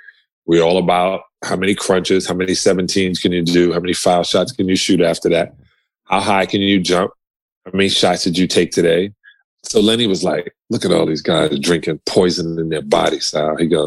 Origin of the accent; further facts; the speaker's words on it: New York, United States; And I'm from New York.